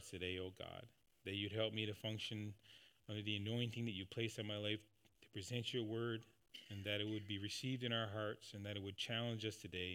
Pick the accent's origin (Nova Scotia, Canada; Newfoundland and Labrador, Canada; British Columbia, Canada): Newfoundland and Labrador, Canada; also born or lived in Northern Ontario; I grew up in Newfoundland and spent a lot of time in Northern Ontario.